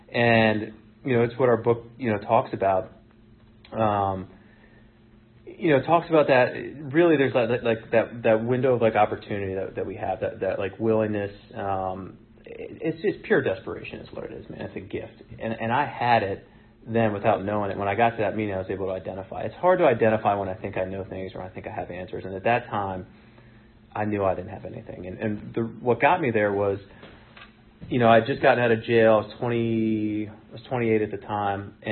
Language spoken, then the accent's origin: English; Friendship Heights, District of Columbia, United States; So I was like, I'm from Friendship Heights, you know what I mean? And that's, like, the metro station there.